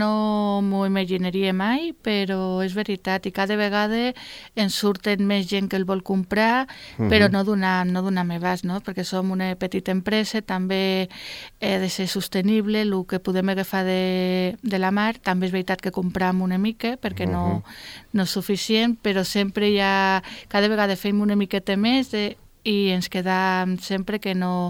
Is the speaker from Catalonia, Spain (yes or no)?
no; Ibiza, Balearic Islands, Spain; moved away as an adult; now in Formentera, Spain; jo soc eivissenca